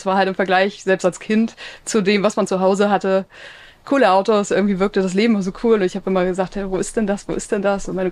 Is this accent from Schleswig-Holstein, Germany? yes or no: yes; Husum, Schleswig-Holstein, Germany; born or raised there; also born or lived in Harz, Lower Saxony; now in United States